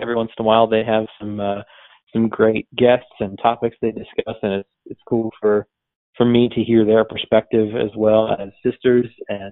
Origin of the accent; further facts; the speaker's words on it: New Jersey, United States; And since I'm from New Jersey, I'm a baseball fan, and I love the New York Yankees.